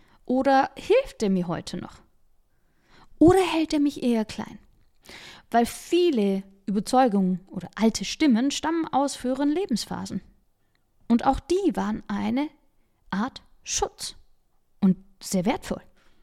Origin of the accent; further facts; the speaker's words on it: Baden-Württemberg, Germany; accent: Swabian; weil für mich ja auch mein Dialekt, das Schwäbische, auch einfach irgendwie dazugehört hat.